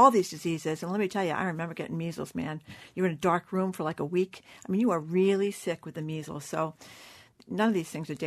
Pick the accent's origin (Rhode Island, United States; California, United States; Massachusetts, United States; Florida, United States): Massachusetts, United States; Fall River; Is it Tamia from my hometown, Fall River?